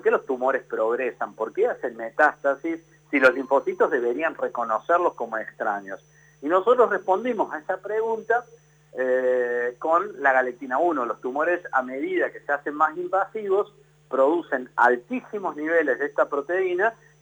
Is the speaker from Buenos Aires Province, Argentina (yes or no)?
no; Córdoba, Argentina; yo soy cordobés y nací en Córdoba, hice mi carrera en la universidad, en la Facultad de Ciencias Químicas de la Universidad Nacional de Córdoba, tanto mi carrera de bioquímico como el doctorado en Ciencias Químicas